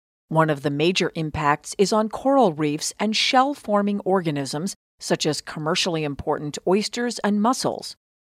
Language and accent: English; Cape Cod, Massachusetts, United States; I grew up on Cape Cod and spent a whole lot of time in, on, and by the water.